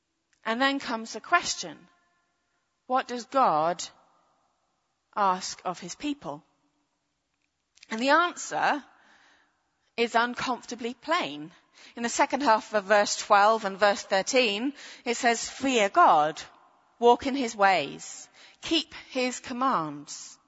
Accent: United Kingdom; As a Brit, it's a little strange to join in some of the celebrations.

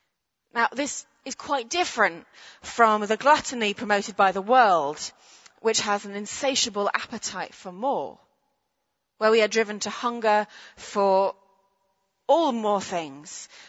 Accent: United Kingdom; So for me, as a Brit, it makes me think of Yorkshiremen with border collies and flat caps out on the rolling fields of the English countryside.

